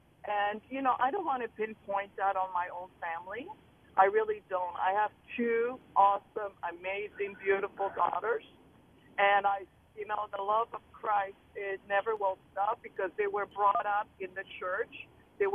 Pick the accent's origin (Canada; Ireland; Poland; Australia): Poland; now in United States; I come from Poland